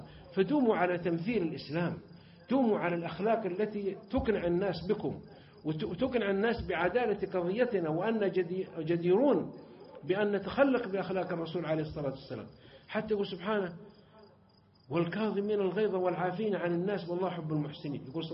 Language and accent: Arabic; southern Saudi Arabia, Saudi Arabia